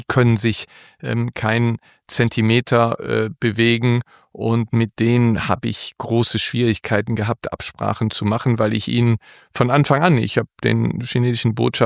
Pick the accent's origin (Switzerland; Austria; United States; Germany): Germany; North Rhine-Westphalia; Ich bin Rheinländer in Deutschland